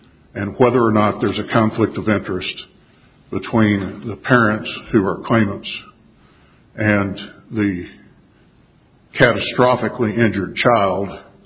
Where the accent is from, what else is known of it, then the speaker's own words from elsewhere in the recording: Ada, Oklahoma, United States; I'm from Ada, Oklahoma.